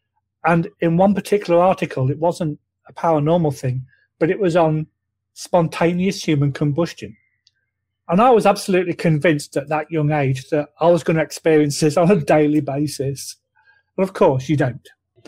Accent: Boston, East Midlands, United Kingdom; my hometown is Boston, but it's the original Boston. So that's like 3 hours north of London.

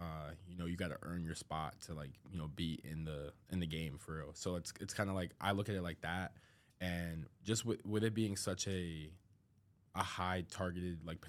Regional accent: Mount Laurel, New Jersey, United States; I'm from Mount Laurel, New Jersey, so I'm from the East Coast.

